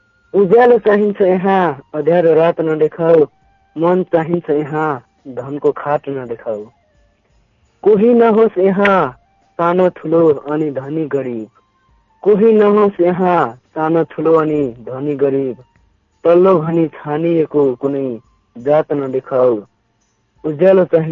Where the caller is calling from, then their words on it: Dhabang, Lumbini Province, Nepal; हजुर म रोल्पाको ढबाङदेखि